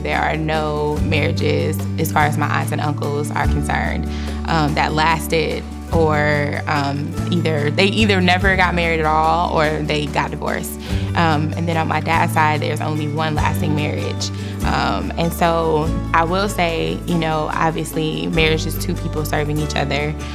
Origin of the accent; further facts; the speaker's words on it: Cleveland, Ohio, United States; I am from Cleveland, Ohio.